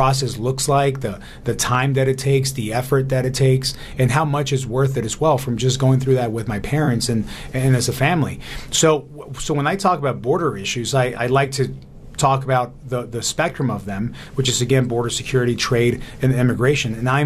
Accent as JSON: {"language": "English", "town": "Tucson", "region": "Arizona", "country": "United States", "tie": "born or raised there", "said": "I'm from the area. I grew up here in Tucson, and Laura and I are raising our six kids here."}